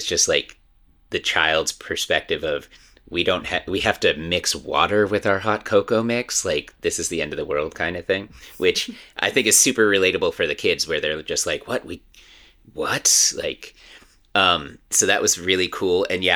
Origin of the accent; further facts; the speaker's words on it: New Hampshire, United States; also born or lived in Massachusetts; I grew up in New Hampshire and in the Massachusetts area.